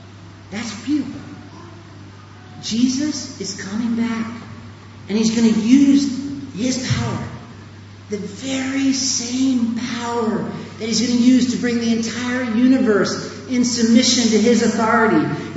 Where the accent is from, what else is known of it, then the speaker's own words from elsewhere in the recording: United States; now in South Africa; Imagine me changing my accent. I'm from America. I'm not South African.